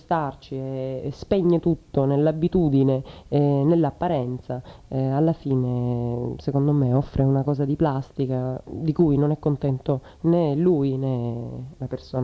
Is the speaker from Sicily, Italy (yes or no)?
yes; Sicily, Italy; essendo siciliana con le mie influenze, chiaramente noi italiani non abbiamo una cultura blues